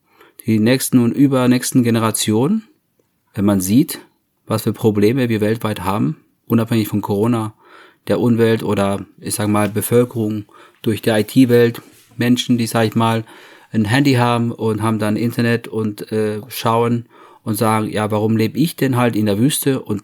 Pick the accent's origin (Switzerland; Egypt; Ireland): Ireland; German is a second language; aber ich als Ire